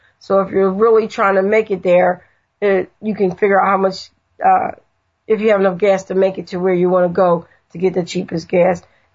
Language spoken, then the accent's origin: English; New Jersey, United States; we told you at the beginning of our debut of the show that we're from New Jersey.